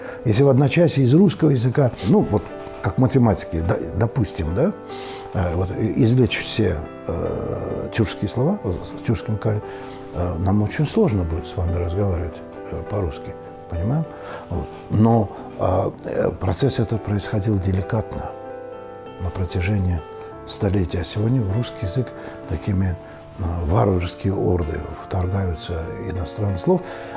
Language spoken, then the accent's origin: Russian; Baku, Azerbaijan; я ведь бакинец. Это именно таковы бакинцы. То есть я в младенчестве своем говорил по-русски и не очень хорошо по-азербайджански. В даже Баку. Портовый, многомиллионный город, да. И это еще традиции нашей семьи, потому что я рос без матери, и я рос в доме своего деда.